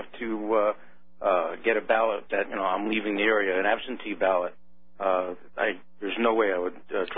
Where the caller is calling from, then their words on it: New York, United States; I'm calling from upstate New York.